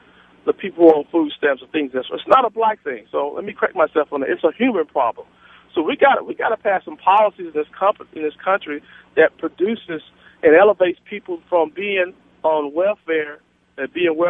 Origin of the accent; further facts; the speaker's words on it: Alabama, United States; When I grew up in Alabama, I thought George Wallace was a Republican.